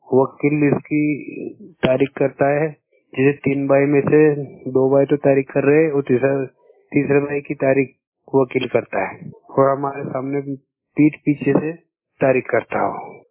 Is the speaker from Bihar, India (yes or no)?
no; Rajgarh, Madhya Pradesh, India; माचलपुर तहसील जीरापुर जिला राजगढ़ मध्य प्रदेश।